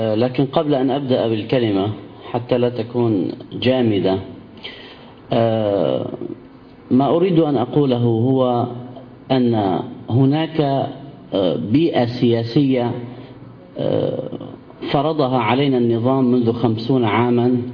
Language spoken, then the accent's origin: Arabic; Syria; ينبغي أن نتناقش كسوريين حول مستقبل سوريا.